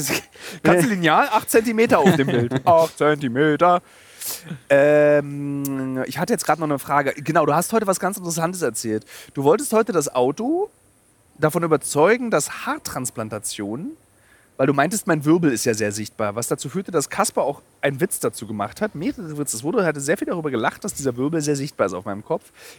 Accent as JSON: {"language": "German", "region": "Berlin", "country": "Germany", "said": "ich komme aus Berlin."}